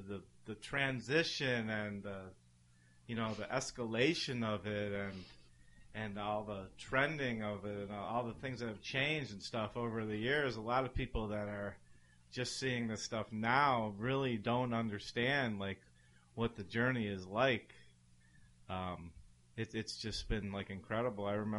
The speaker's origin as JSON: {"language": "English", "region": "Ohio", "country": "United States", "said": "You know, I have a niece, you know, I come from Ohio and we never, you know, at least the world that we grew up around wasn't a lot of talk about environmental type stuff or anything."}